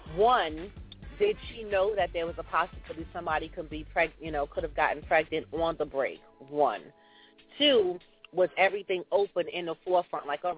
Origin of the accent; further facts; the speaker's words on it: Long Island, New York, United States; Oh, where I'm from. I'm from Long Island, where we got the most snow.